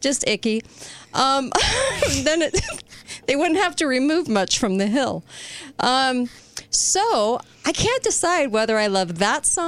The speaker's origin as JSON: {"language": "English", "country": "United States", "said": "Because I'm an American. I can love the music I want."}